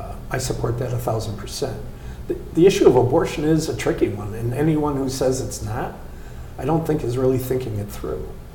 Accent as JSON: {"language": "English", "town": "Chicago", "region": "Illinois", "country": "United States", "tie": "born or raised there", "lives_now": "Green Bay, United States", "said": "You think Green Bay, Wisconsin. I grew up in Chicago."}